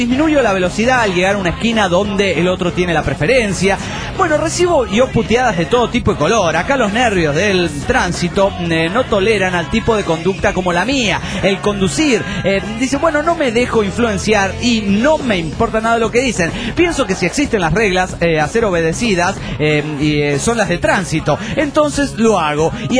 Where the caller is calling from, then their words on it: Villahermosa, Tabasco, Mexico; de Villahermosa, Tabasco, México.